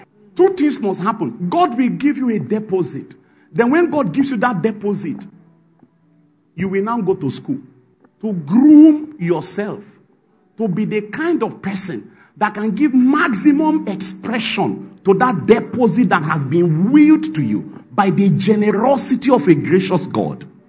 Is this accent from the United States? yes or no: no; Nigeria; Now, because I was not just a black. I was a black from Africa. And of course, from Nigeria.